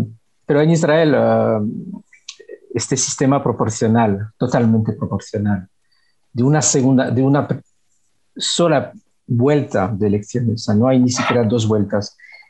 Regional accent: Belgium; yo vengo de Bélgica

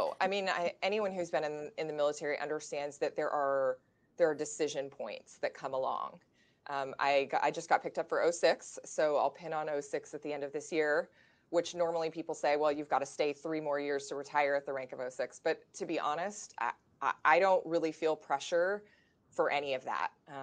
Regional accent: California, United States; I got into the military. I grew up in California. No military family or background.

